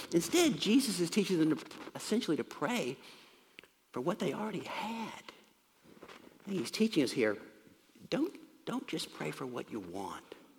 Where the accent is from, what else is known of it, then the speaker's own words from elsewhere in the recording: the South, United States; I grew up in the South, I ate a lot of grits.